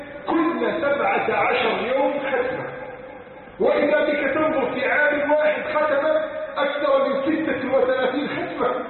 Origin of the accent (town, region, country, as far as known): Egypt